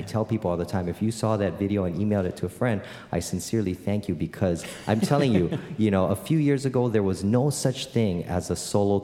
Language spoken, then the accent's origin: English; Hawaii, United States; well, I grew up in Hawaii, so it's not uncommon for kids, you know, to be running around with their ukuleles